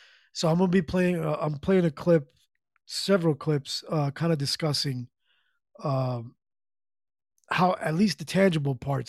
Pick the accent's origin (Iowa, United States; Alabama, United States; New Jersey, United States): New Jersey, United States; Shout out to Jersey, my home state.